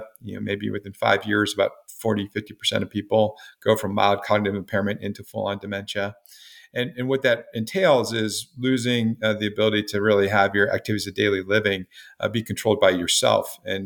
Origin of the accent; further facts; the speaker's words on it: Oregon, United States; moved away as an adult; Well, I grew up in Oregon, and my mom, dad, brother, and sister, really close to my grandparents and family, moved out to the East Coast for school and stuck around for a long time.